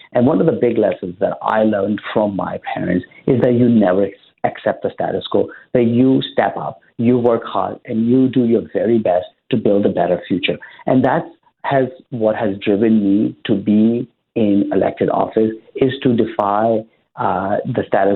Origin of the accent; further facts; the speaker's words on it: Ottawa, Ontario, Canada; we had a couple of hundred people who came to our launch in Ottawa, which is my hometown.